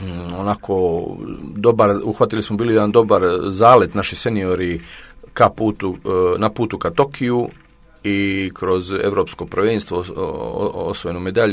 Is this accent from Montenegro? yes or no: yes; Kotor, Montenegro; nas šestoro iz Kotora, šest reprezentativca iz Kotora